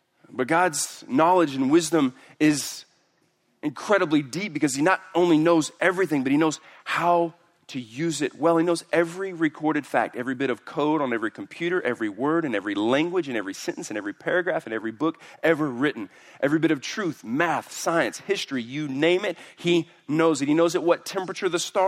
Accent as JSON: {"language": "English", "town": "Houston", "region": "Texas", "country": "United States", "said": "I'm from Houston, so."}